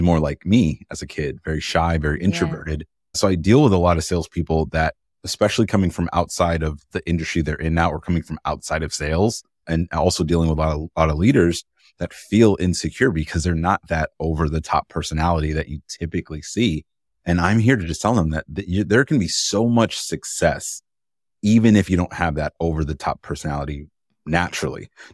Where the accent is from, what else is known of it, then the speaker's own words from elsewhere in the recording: New York, United States; I'm a big Yankees fan because I'm from New York.